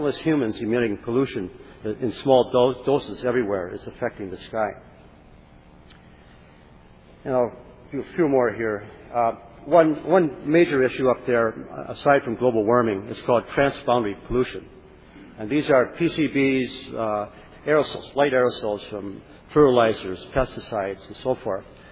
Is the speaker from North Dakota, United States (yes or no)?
no; Ely, Minnesota, United States; Elk River, Ely, Minnesota, my hometown, the community of Forest Lake, Grand Rapids, Minnesota.